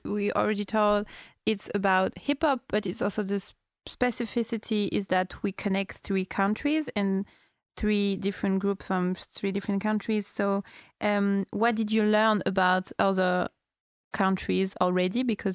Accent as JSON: {"language": "French", "country": "Dominican Republic", "moved": "yes", "lives_now": "Bronx, United States", "said": "moi je viens de République Dominicaine j'habite dans le Bronx, je viens du Bronx"}